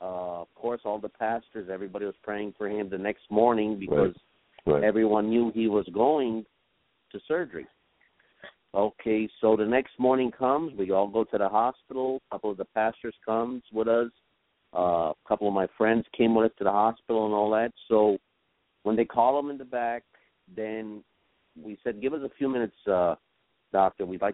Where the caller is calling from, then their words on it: North Carolina, United States; I'm calling from North Carolina.